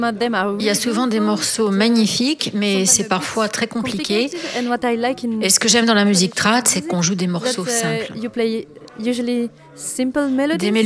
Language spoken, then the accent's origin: French; France; now in Brussels, Belgium; je suis française, mais maintenant j'habite en Belgique, à Bruxelles, depuis 6 ans.